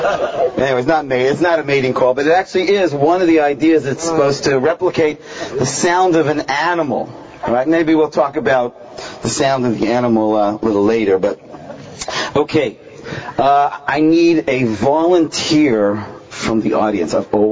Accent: Toronto, Ontario, Canada; the lakeshore in Toronto, which actually, growing up in Toronto, I never went to.

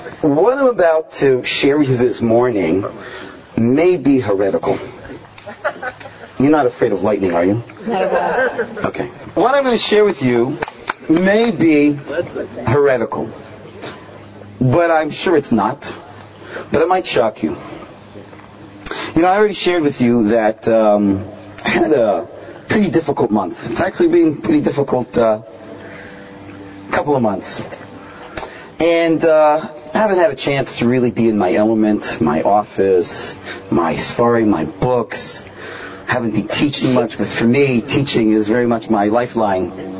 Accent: Toronto, Ontario, Canada; the lakeshore in Toronto, which actually, growing up in Toronto, I never went to.

